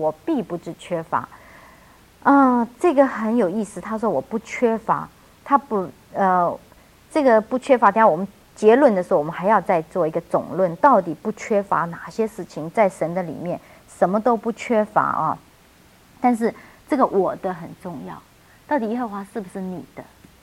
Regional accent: China; 如果我们是中国人写毛笔字的时候

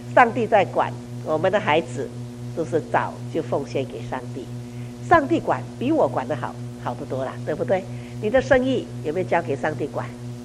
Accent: China; 其实都是我们中国人本来知道

